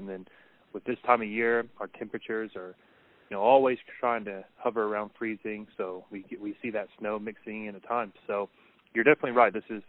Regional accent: Tennessee, United States; now in Juneau, United States; I've been in Juneau for 3 years now, but I'm from Tennessee, so I miss the sunshine on these long bouts of rainy weather.

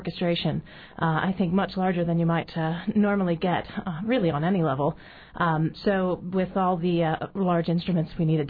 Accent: Indiana, United States; now in New York, United States; I'm from Indiana originally. I live in New York now.

